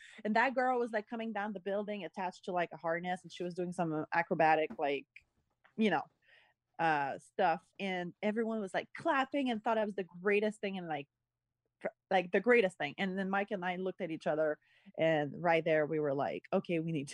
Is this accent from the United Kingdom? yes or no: no; Montreal, Quebec, Canada; now in Los Angeles, United States; And this is weird because I'm from Montreal, so you would think, but no. I was missing LA, my friends, and just all the memories and everything.